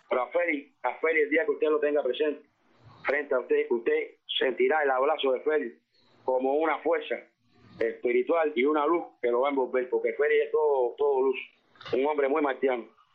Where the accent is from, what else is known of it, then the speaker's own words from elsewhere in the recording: Cuba; nos pertenece a nuestra historia como cubanos.